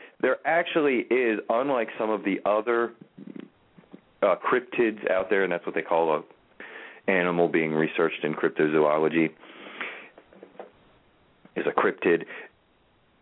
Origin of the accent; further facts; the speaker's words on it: Baltimore, Maryland, United States; And, of course, I'm from Baltimore